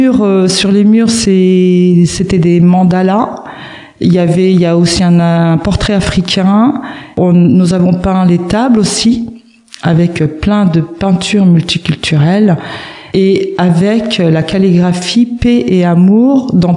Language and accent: French; Alençon, Normandy, France; je suis née à Alençon et j'ai grandi dans le quartier de Persaigne. Et dans ce quartier-là, vous savez que c'est très multiculturel.